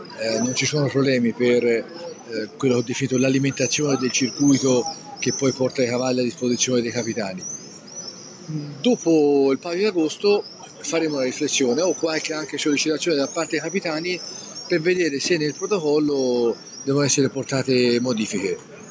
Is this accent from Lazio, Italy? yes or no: no; Siena, Tuscany, Italy; anche se siamo di Siena